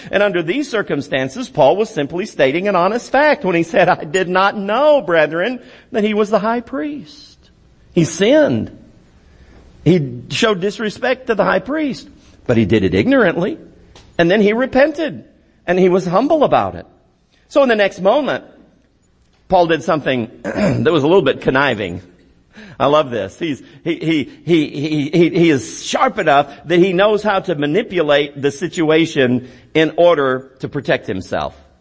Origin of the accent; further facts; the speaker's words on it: United States; I'm glad I'm an American. I am so glad that I was born in America and that I'm an American citizen